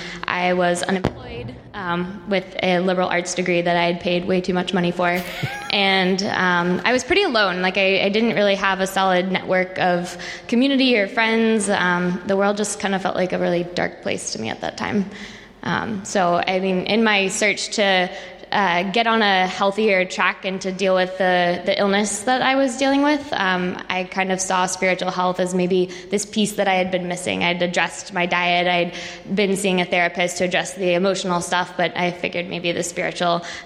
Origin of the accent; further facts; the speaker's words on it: Texas, United States; now in Boston, United States; I'm from Texas originally, but I came up here for school about 6 years ago now and haven't quite found myself back anywhere warmer.